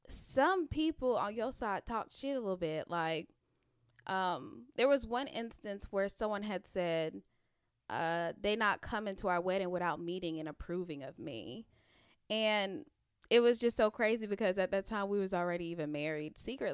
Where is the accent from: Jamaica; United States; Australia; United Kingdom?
Jamaica; I'm Jamaican and my family's from New York.